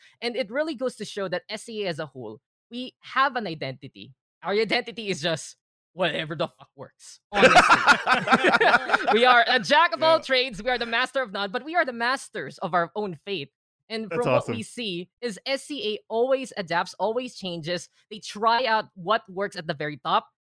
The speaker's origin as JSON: {"language": "English", "country": "Philippines", "second_language": "English", "said": "My heart, honestly, guys, as a Filipino, it goes for Bren Esports"}